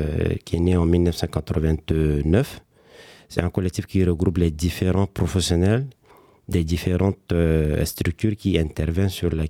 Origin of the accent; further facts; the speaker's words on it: Central African Republic; moved away; also born or lived in Chad; je suis centrafricain, donc j'ai fait la plus grande partie de mes études en République centrafricaine. Et c'est en 2013, suite à la guerre qu'a connue mon pays. Je suis réfugié au Tchad